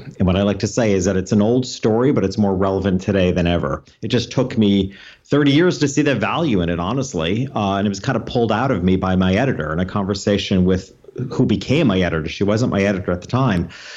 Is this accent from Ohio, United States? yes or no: no; New York, United States; I come back to my hometown in upstate New York, or what we consider upstate New York, about 2 hours north of New York City.